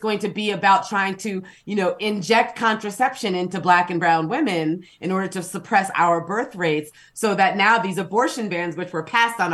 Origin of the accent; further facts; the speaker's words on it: California, United States; I mean, I came from California, and my understanding is that there were a lot of people leaving California for Colorado, among other places